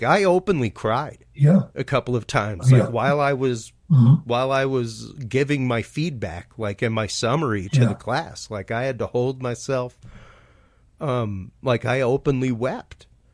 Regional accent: United States; because as an American male, I get to write down my feelings and impressions on a piece of paper

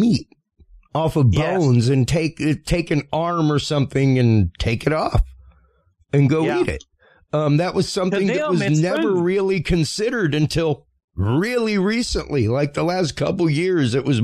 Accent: Louisiana, United States; I'm Cajun, man. My people, like, I have people in my family that grew up trapping.

